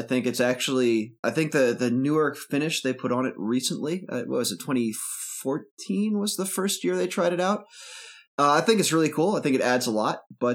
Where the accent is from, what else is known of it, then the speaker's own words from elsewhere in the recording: New England, United States; I grew up in New England with these little mill towns everywhere